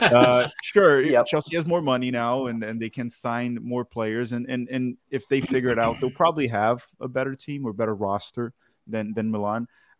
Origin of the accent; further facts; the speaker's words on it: Brazil; I'm also Brazilian too. I was born in Brazil